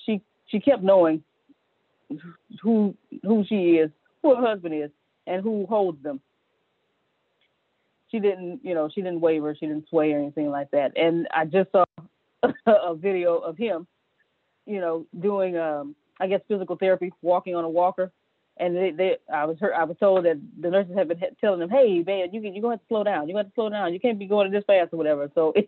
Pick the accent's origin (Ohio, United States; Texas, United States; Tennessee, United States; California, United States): Texas, United States; Galveston; they live in San Antonio. We're from Galveston.